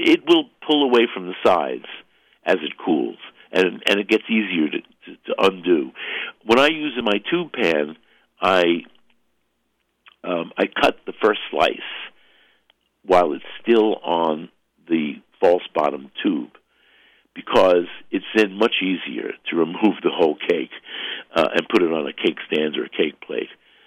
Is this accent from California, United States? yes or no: no; Brooklyn, New York, United States; because it was a standard bakery item in here when I grew up in Brooklyn, and it somehow coffee cake, crumb cake, became a thing in the Italian American community, at least here in Brooklyn.